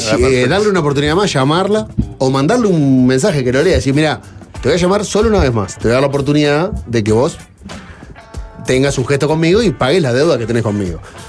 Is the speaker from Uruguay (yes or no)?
yes; Uruguay; Yo, como tantos uruguayos, durante la crisis me fui a Clearing.